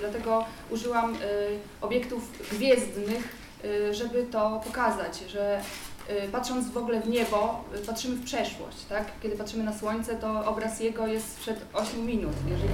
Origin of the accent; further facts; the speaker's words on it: Warmian-Masurian Voivodeship, Poland; pochodzę z Warmii i mi tu jest bliska ta ziemia